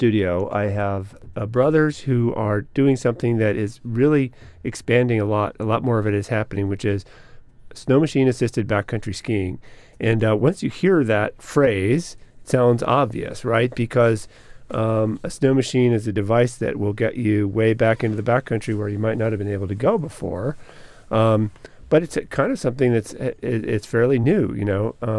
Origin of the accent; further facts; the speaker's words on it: Alaska, United States; because I grew up in Alaska, and you were either a skier or a snow machine, or you were never involved.